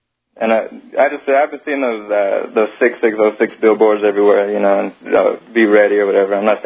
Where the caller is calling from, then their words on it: California, United States; California.